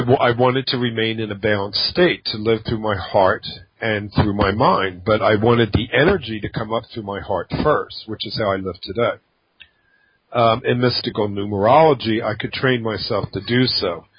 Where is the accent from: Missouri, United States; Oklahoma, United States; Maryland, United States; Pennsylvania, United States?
Pennsylvania, United States; Philadelphia; moved away; And I'm coming from Philadelphia, we have a strong harshness to our language. And one of the reasons why I left is because I couldn't stand the harshness any longer.